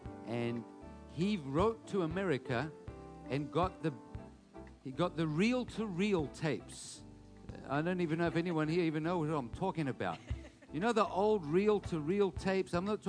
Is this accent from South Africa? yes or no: yes; South Africa; I grew up in South Africa where we have lions.